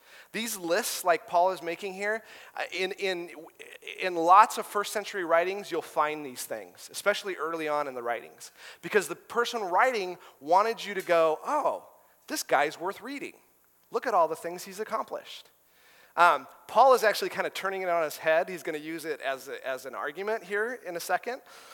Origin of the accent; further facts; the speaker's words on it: Alaska, United States; I'm Alaskan. I spent a little time in Texas.